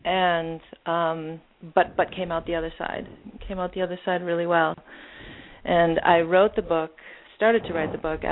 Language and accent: English; Midwest, United States; also born or lived in Green Bay, Wisconsin; I was born in Green Bay, Wisconsin, and was raised in the Midwest, you know, typical Irish Catholic home.